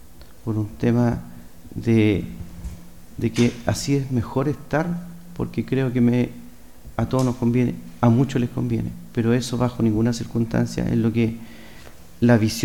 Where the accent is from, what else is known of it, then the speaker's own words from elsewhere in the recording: Chile; tengamos la capacidad como chilenos de decir basta de tantas cosas